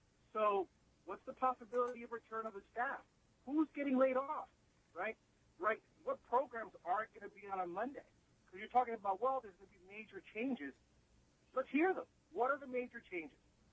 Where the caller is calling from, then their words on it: Union City, New Jersey, United States; I'm calling from Union City, New Jersey, right across the Hudson River.